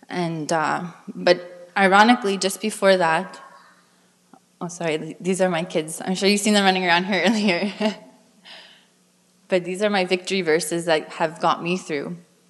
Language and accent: English; Fairford First Nation, Manitoba, Canada; I am from Fairford First Nation, where Marty is from as well, so it's nice to see some familiar face.